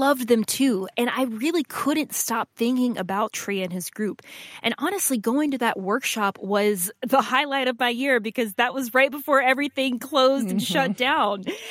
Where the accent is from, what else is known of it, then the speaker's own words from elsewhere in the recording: the South, United States; I'm also from the South, and gospel music has been a huge part of my life since I was a kid.